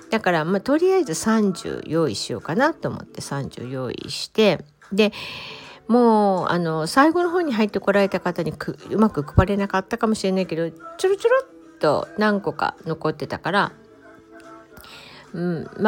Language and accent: Japanese; Osaka, Japan; 私一応ねその大阪ってアメちゃん文化じゃないですか、だからこっちに来た時に